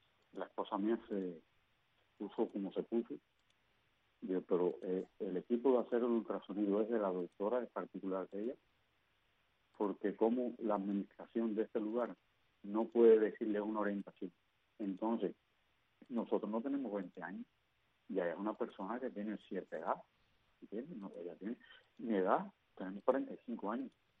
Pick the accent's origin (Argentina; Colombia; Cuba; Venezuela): Cuba; nosotros como ciudadanos cubanos